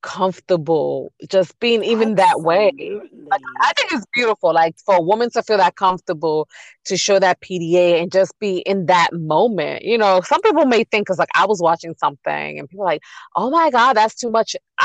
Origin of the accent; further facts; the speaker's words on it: New York, United States; I talk about this to people, I'm like, growing up in New York and being at the that era of when music was popping